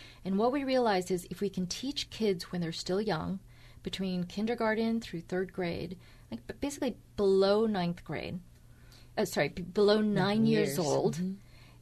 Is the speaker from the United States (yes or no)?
yes; United States; So, you know, as an American, when I'm in China, then I try to bring the best of American culture and creativity, innovation to the Chinese society.